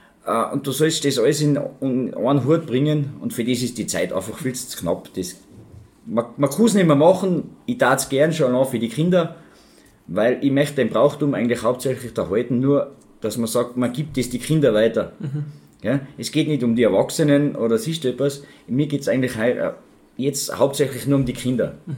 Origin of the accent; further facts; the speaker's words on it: Hochfilzen, Tyrol, Austria; Ja, wir in Hochfilz haben